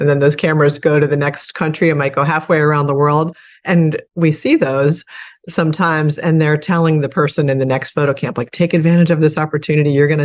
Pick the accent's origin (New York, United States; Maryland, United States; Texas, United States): Maryland, United States; Annapolis; the juvenile drug court system of my hometown in Annapolis, Maryland.